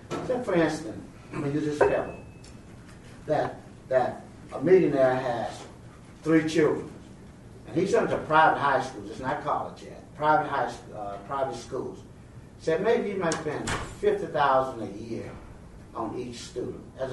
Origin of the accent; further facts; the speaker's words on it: the South, United States; And seeing things from the South, I'm from the South, I'm from a family of 25 brothers and sisters